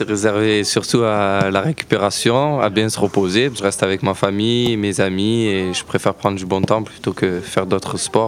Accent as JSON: {"language": "French", "town": "Marseille", "region": "Provence-Alpes-Côte d'Azur", "country": "France", "said": "parce que je suis originaire de Marseille."}